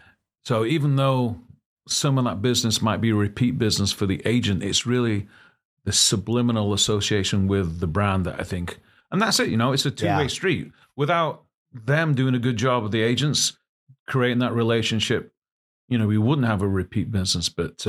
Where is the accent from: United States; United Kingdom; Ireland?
United Kingdom; England; It's because I'm from England.